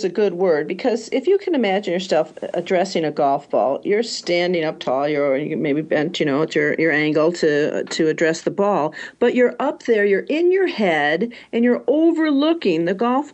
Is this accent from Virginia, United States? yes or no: no; California, United States; I'm from California, so I can talk about it.